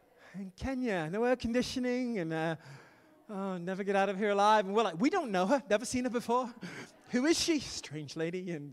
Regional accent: United Kingdom; Excuse my English. I'm British, so I can get away with it.

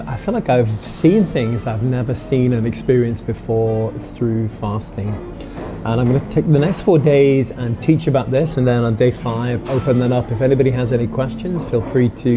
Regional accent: United Kingdom; now in United States; I'm a British American. Live in the US

